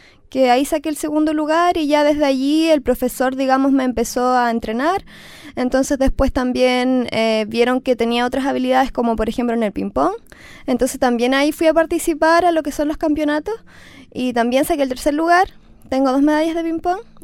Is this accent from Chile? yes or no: yes; Quellón, Los Lagos, Chile; Vengo de Chiloé, de Quellón.